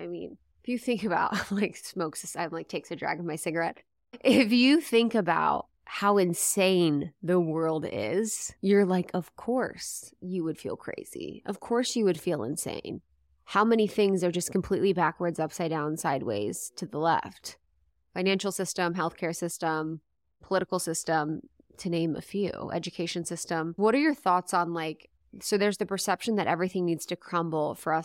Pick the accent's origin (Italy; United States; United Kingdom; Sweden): United States; Ohio; I can think about growing up in Ohio. There's different thought forms available to people in Ohio than there is in LA.